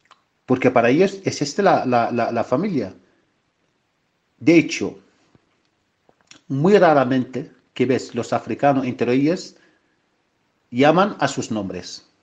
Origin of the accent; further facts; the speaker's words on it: Mauritania; Spanish is a second language; soy de Mauritania.